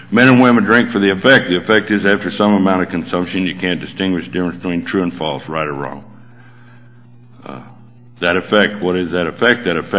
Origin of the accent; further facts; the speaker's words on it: Texas, United States; I grew up in Texas, and I grew up in an area where the Baptists bought all the liquor licenses, so it was dry, county option.